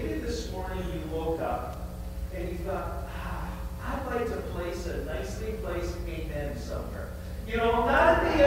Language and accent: English; Alberta, Canada; Sorry, I'm from Alberta.